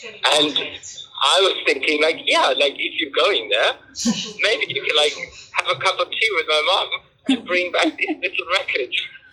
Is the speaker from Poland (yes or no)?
no; Aachen, North Rhine-Westphalia, Germany; English is a second language; I grew up on the German border with Belgium and the Netherlands. So the city is called Aachen. That's spelled A-A-C-H-E-N.